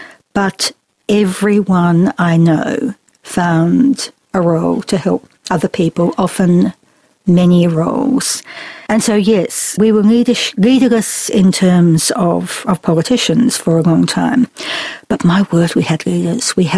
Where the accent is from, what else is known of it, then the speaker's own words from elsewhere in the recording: Brisbane, Queensland, Australia; But I grew up in Brisbane.